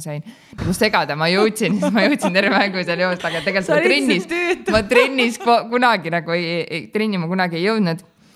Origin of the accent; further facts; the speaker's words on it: Adavere, Järva County, Estonia; Ma olen pärit maakohast, nimega Adavere.